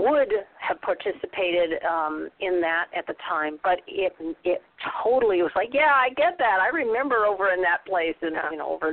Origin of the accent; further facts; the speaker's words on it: California, United States; I was raised in Southern California.